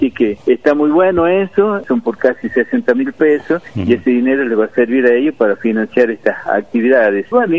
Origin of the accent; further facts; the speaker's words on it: Argentina; Somos todos argentinos.